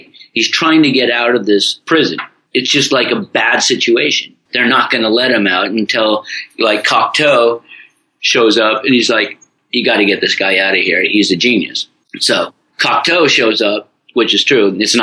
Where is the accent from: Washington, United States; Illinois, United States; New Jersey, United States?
Washington, United States; Seattle; Well, I grew up in Seattle, right? So rain's pretty.